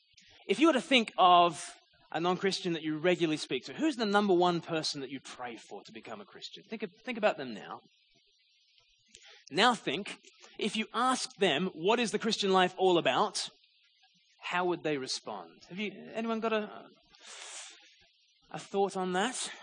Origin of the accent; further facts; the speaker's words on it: Australia; now in United Kingdom; Because the thing is, as an Australian in the UK, I don't need to be aware of what's going on with sports scores